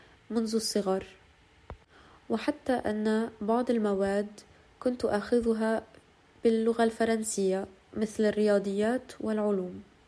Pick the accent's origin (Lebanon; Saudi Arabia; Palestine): Lebanon; first language ar; العربية هي لغتي الأم. أنا من لبنان، واللغة الرسمية في لبنان هي العربية الفصحى، ولبنان بلد عربي. إذن تعلمت اللغة العربية الفصحى منذ الروضة في المدرسة،